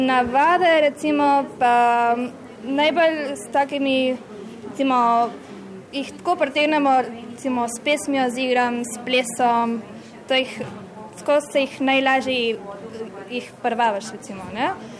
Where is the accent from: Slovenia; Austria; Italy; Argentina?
Argentina; Buenos Aires; Prihajam iz Buenos Airesa, učim v slovenski šoli v Buenos Airesu.